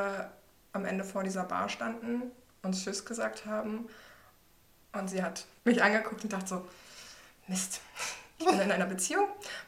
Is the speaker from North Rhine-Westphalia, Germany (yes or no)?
no; Lower Saxony, Germany; now in Berlin, Germany; Ich komme aus der Nähe von Osnabrück